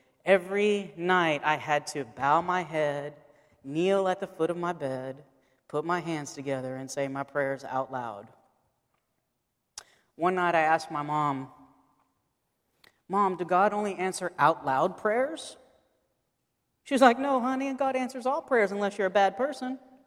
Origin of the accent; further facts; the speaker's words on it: the South, United States; anybody grow up in the South besides me?